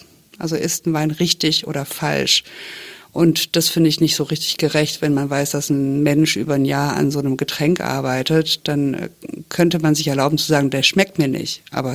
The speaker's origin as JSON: {"language": "German", "country": "France", "tie": "born or raised there", "also_born_or_lived": "Germany", "said": "meine Herkunft, ich bin wirklich deutsch, aber ich bin in Frankreich aufgewachsen. Also mein Herz ist wirklich halb französisch."}